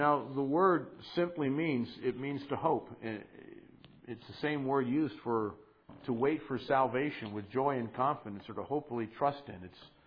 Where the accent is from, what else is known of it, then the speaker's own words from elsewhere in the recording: New York, United States; Isn't that kind of the foundation of being a New Yorker? We don't trust anybody.